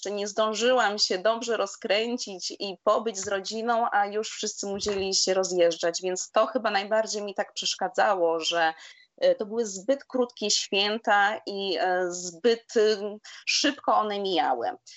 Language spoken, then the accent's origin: Polish; Faro, Portugal; I tak naprawdę to też różni się regionami, ale u nas w Algarve na przykład na przystawkę można zjeść owoce morza